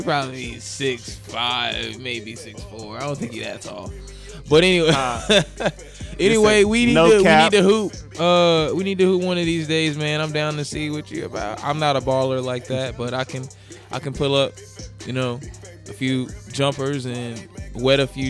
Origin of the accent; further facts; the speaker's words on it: Georgia, United States; Yeah, because I'm from Georgia, you know. You from Cali. I ain't from here like that.